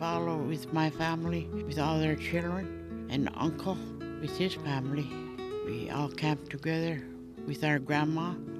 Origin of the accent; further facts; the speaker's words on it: Koyuk, Alaska, United States; from Koyuk. I was born in April 4, 1930, in Isaac's Point, but as we call it, Koyuk. I lived there all my life.